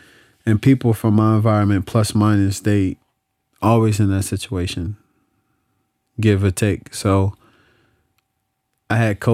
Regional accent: Trenton, New Jersey, United States; So, growing up in New Jersey, where I'm from, actually, Trenton, was tough.

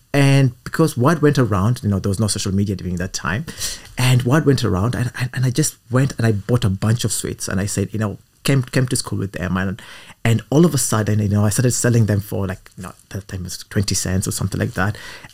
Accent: Nairobi, Kenya; moved away as an adult; also born or lived in United Kingdom; because I grew up in Nairobi and I was born in Nairobi. And yeah, I think my first encounter with real cold was when I came to do my studies in the UK.

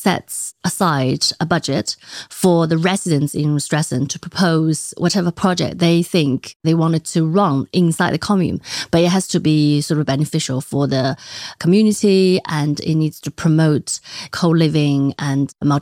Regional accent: Beijing, China; English is a second language; also born or lived in United Kingdom; I am from China and I lived my whole sort of career life in China, except for a brief period of time I was studying in the UK. And my job has always been in China and I always made my career and my life in Beijing.

